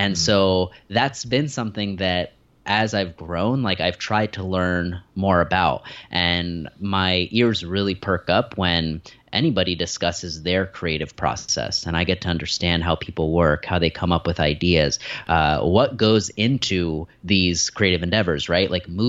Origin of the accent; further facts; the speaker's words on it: Philadelphia, Pennsylvania, United States; born there; So I was born in Philadelphia, but my family is from India.